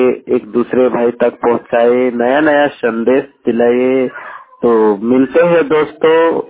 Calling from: Gumla, Jharkhand, India; मैं झारखंड के रांची गुमला जिले से बात कर रहा हूँ। झारखंड के गुमला जिले में से बात कर रहा हूँ। मेरा गांव देवाकी कनाटोली है और मेरा उम्र 17 साल है।

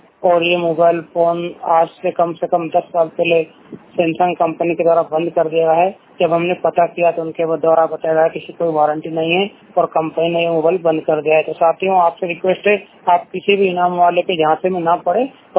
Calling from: Madhya Pradesh, India; मध्य प्रदेश पूर्णता डिस्ट्रिक्ट से।

